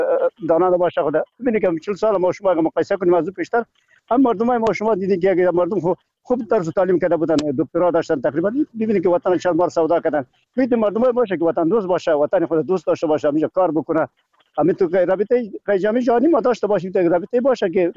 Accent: Afghanistan; ما شما افغان هستیم از همین وطن هستیم

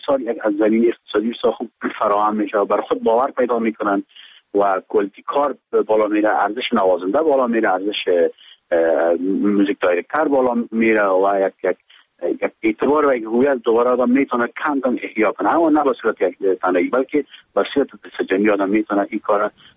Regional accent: Afghanistan; به عنوان یک افغانی

